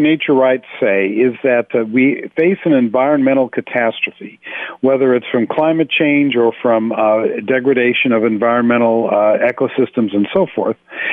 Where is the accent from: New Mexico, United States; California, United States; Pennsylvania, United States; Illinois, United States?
California, United States; Los Angeles; I'm from Los Angeles. I know Santa Monica like the back of my hand.